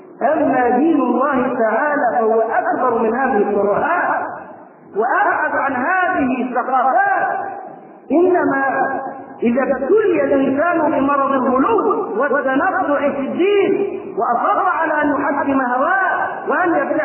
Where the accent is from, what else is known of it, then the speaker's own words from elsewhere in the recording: Egypt; وبدأ ينتشر فكر التكفير في قرى مصر ومدنها وصل إلى قريتي.